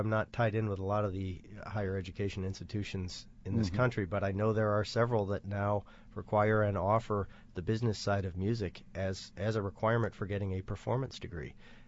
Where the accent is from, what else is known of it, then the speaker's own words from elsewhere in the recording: Chicago, Illinois, United States; I was lucky as I grew up in the Chicago area, and my father's a flutist in the Chicago Symphony.